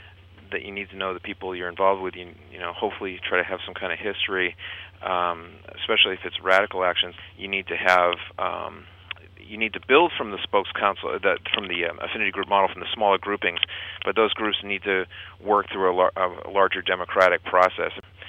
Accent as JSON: {"language": "English", "town": "Boston", "region": "Massachusetts", "country": "United States", "tie": "born or raised there", "said": "and I know from growing up in Boston myself, anarchist ideas always being under the thumb of lame leftist organizations"}